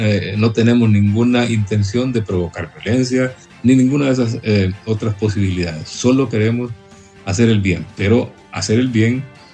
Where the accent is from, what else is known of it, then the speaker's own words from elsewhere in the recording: Honduras; la sabiduría de todos los que somos hondureños